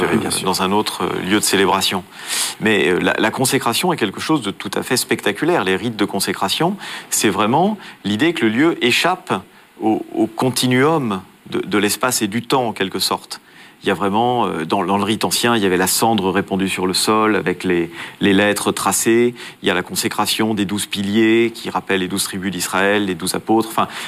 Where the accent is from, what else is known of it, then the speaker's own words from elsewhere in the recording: Italy; French is a second language; C'est des choses que j'ai vues dans mon enfance en Italie.